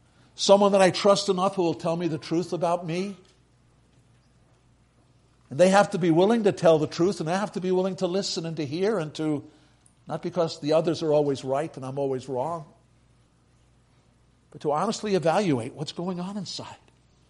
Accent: United States; I am the son of immigrants who gave up Norwegian citizenship to become Americans. I was born and I am an American, possibly still a Norwegian citizen.

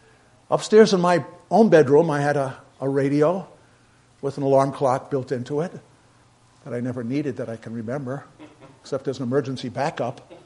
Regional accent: Staten Island, New York, United States; Most of you know I grew up on Staten Island, New York City.

